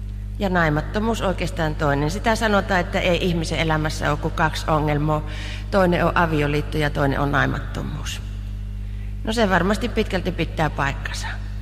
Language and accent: Finnish; Savonia, Finland; Ja minä savolaisena jatkoin partun tien vielä kirkkaasti siinä.